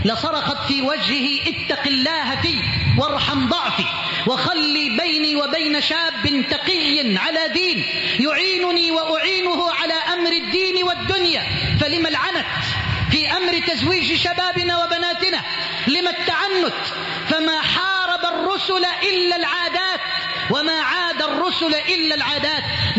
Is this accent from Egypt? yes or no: yes; Egypt; اللهم اجعل بلدنا مصر واحة للأمن والأمان